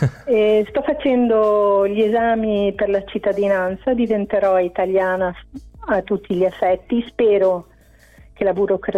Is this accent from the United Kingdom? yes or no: yes; England, United Kingdom; In quanto inglese, sì.